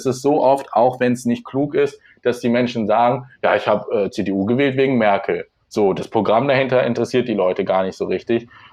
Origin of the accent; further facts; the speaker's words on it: Lower Saxony, Germany; now in Hildesheim, Germany; Ja, also ich komme aus einem kleinen Dorf in der Nähe von Hildesheim, also so 15 Kilometer südlich. Ich bin jetzt für die Ausbildung hergezogen